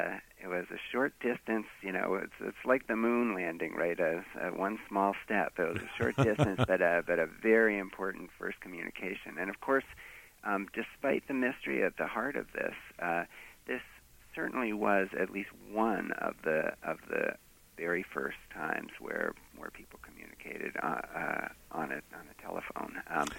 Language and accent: English; Boston, Massachusetts, United States; I knew exactly where it was because I grew up in Boston